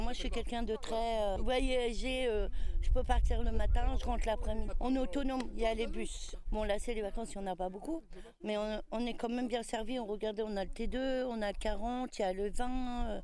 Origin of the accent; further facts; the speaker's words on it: Elbeuf, Normandy, France; Je suis d'Elbeuf avant, parce que j'habitais à Elbeuf et je suis revenue à mes sources, c'est-à-dire ici, quoi.